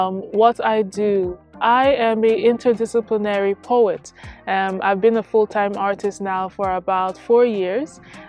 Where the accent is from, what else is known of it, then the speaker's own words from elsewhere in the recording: Lagos, Nigeria; first language Yoruba; I am from Africa, specifically I'm from Nigeria. I'm part of the Yoruba tribe. So that means that I pretty much grew up in Lagos and Oja State, and I speak Yoruba.